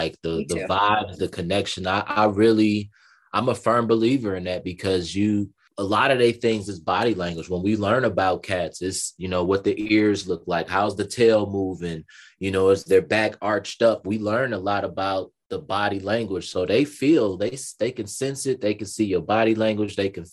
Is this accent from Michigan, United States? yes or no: yes; Detroit, Michigan, United States; also born or lived in Los Angeles / Washington State; now in Atlanta, United States; No, I live in Atlanta, and I'm traveling some everywhere actually, but I was originally from Detroit, Michigan. That's where I was born. I lived in Detroit for a while. I moved to California.